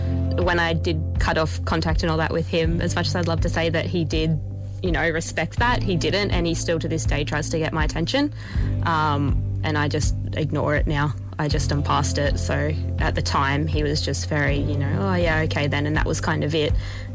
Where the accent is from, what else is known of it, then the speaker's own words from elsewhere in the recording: Brisbane, Queensland, Australia; I'm from Brisbane